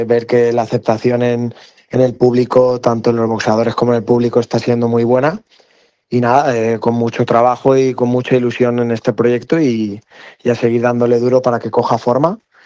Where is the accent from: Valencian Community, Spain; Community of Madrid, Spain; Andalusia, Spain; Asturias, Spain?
Valencian Community, Spain; Navarrés; Yo antiguamente hacía en mi pueblo, en Navarrés